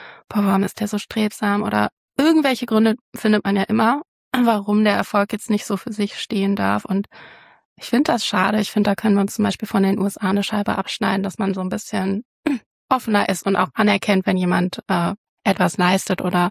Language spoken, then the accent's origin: German; Cologne, North Rhine-Westphalia, Germany; Ich bin Kölnerin von Hause aus, aufgewachsen in Köln und ja, ich bin hier zur Schule gegangen.